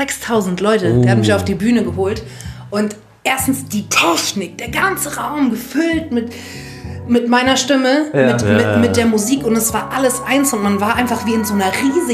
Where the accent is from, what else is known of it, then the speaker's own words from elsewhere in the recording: Wiesbaden, Hesse, Germany; Ich bin 25 Jahre alt, tatsächlich Dozentin für Gesang an der Music Academy. Ich komme aus Wiesbaden